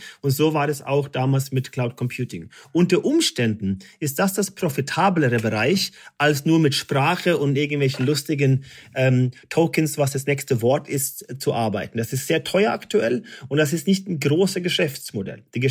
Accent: Germany; Da teile ich mir als Deutsche nach 25 Jahren dazu und sage, was ist das Wichtigste

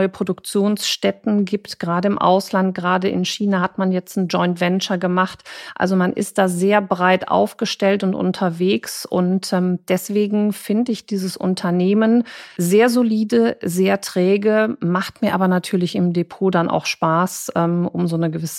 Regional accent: Cologne, North Rhine-Westphalia, Germany; Also ich als Kölnerin hätte dann wahrscheinlich eher zum Gaffelkölsch gegriffen.

